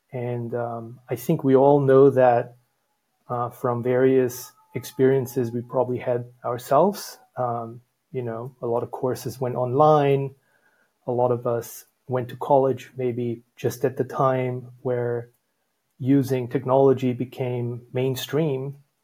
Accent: Salzburg, Austria; My background's in computer science and statistics, and I'm originally from Salzburg, Austria. So, central Europe, I suppose.

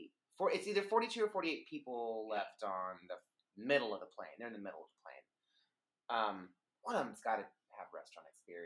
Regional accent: Alabama, United States; But where I grew up in Alabama, on the river. There were wild pigs in our backyards, and they were mean as fuck.

